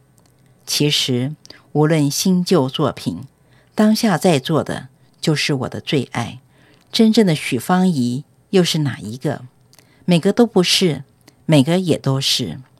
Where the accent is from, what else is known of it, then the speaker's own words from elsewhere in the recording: Taiwan; 我是来自台湾的舞者。